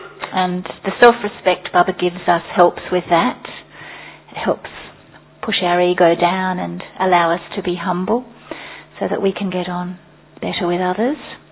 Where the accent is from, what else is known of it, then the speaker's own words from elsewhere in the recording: Australia; from Australia